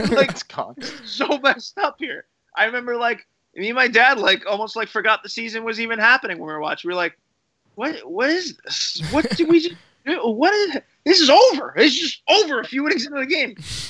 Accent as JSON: {"language": "English", "region": "New Jersey", "country": "United States", "said": "I thought it was Jersey this whole time. That's bad since I'm from Jersey."}